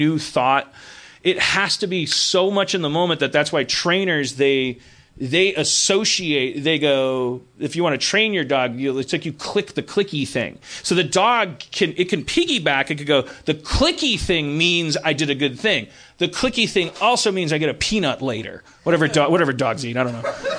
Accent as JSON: {"language": "English", "town": "Milwaukee", "region": "Wisconsin", "country": "United States", "tie": "born or raised there", "said": "growing up in Milwaukee"}